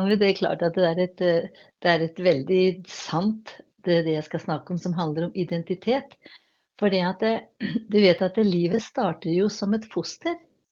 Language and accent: Norwegian; Innlandet, Norway; now in Larvik, Norway; Nei, jeg er ikke sunnmøring. Jeg har vokst opp med … så jeg er hedmarking. Så, men det er mange år siden jeg bodde på Hedmarken. I dag så bor jeg i Larvik, gift der og har vært bodd i Larvik siden 1972